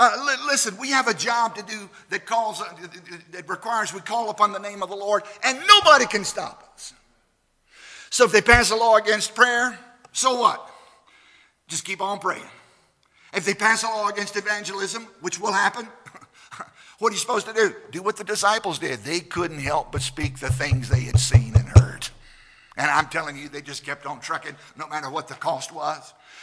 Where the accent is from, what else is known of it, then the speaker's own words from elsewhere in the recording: Virginia, United States; Now, I grew up in Southside, Virginia, which I don't think we have marijuana candy bars out there yet.